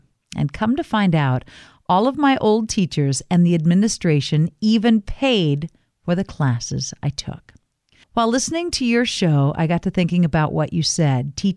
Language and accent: English; Reedsport, Oregon, United States; a living legend from my hometown of Reedsport, Oregon, on the phone with me.